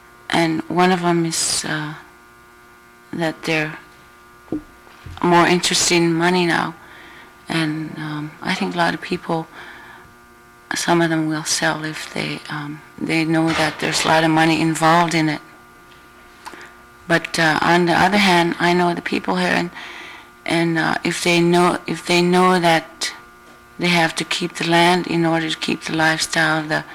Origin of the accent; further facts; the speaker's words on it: Point Hope, Alaska, United States; I was born and raised in Point Hope. I went to elementary school here. I went to high school at Mount Edgecombe.